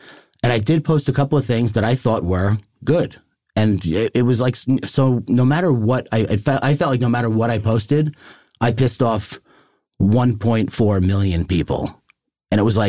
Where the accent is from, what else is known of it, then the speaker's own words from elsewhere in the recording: New York, United States; Like, I'm from Long Island, I'm Irish, you know, I know a lot of cops.